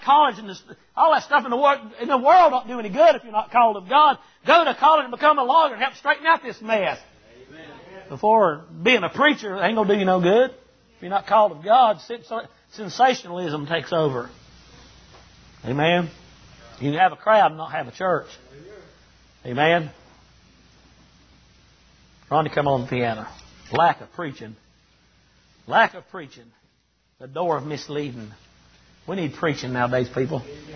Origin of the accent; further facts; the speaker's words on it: North Carolina, United States; I come from the Bible Belt up there in North Carolina. There was preachers everywhere up there.